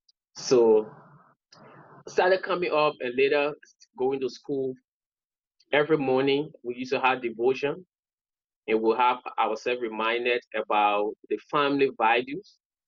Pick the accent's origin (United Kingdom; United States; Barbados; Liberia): Liberia; Bong County; Oh, the county I'm from Bong County.